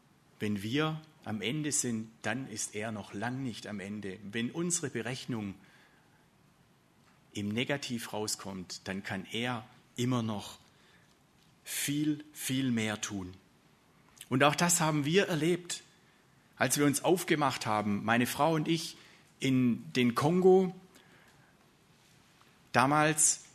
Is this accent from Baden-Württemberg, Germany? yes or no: yes; Baden-Württemberg, Germany; Stattdessen kamen Gedanken als Schwabe an ein eigenes Haus